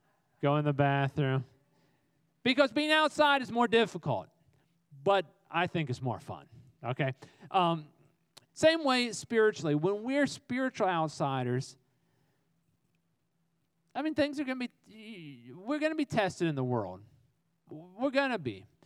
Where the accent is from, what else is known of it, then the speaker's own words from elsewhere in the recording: Arlington, United States; Even when I was a kid, I grew up in Arlington in the 1970s.